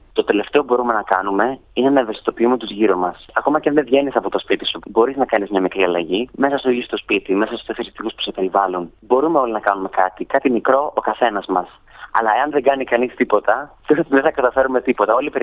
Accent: Crete, Greece; Κατάγομαι από την Κρήτη, είμαι 20 χρονών

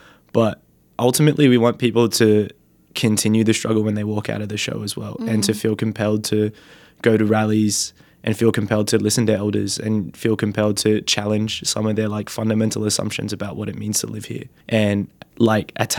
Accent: Bankstown, New South Wales, Australia; Growing up in Bankstown, like, you're growing up in, like, I guess, multicultural parts of Sydney.

